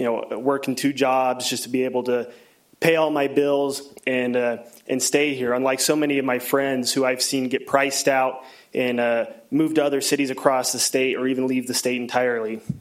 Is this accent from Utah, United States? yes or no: no; Bozeman, Montana, United States; I was born and raised here in Bozeman